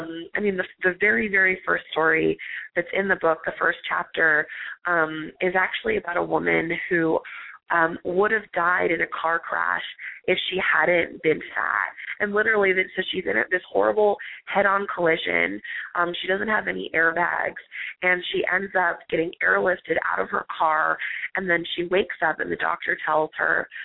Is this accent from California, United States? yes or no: yes; California, United States; growing up in California, there's a really large Mexican community